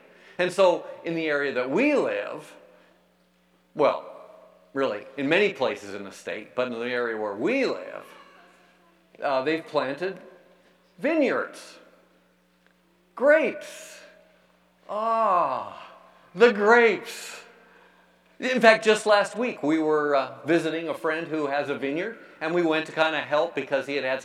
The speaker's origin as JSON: {"language": "English", "region": "California", "country": "United States", "said": "Okay, we're from California. The Golden State."}